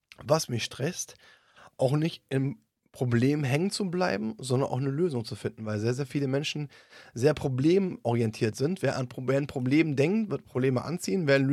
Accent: Berlin, Germany; ich komme ja aus Berlin, speziell in Berlin

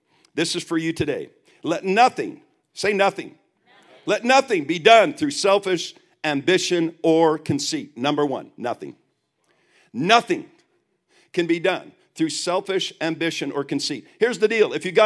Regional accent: Quebec, Canada; I'm from Quebec. They have pea soup.

